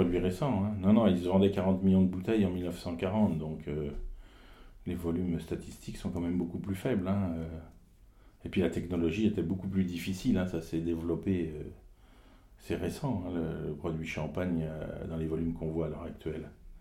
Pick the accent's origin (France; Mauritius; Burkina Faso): France; Troyes, Grand Est; born there; Si je suis né à Troyes, je suis Troyen, ouais.